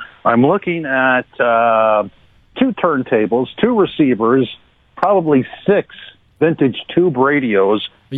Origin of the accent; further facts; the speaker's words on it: Hamilton, Ontario, Canada; By the way, I was born here too, so it's actually my hometown.